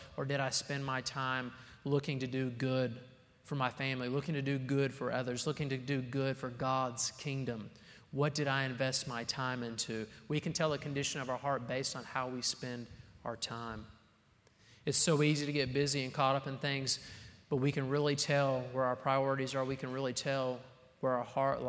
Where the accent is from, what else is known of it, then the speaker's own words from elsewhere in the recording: Oklahoma, United States; I moved out here from Oklahoma about 10 years ago